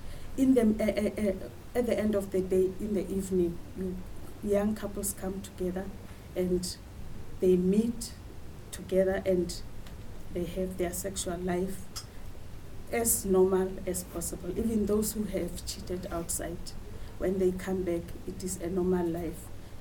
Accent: South Africa; moved away; I'm a nurse by profession. I come from South Africa. I'm an immigrant here.

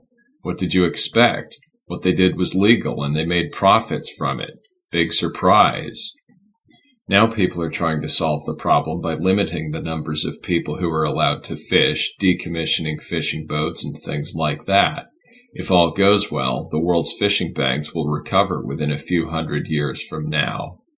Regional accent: East Coast, United States; I grew up on the East Coast and so did my mother.

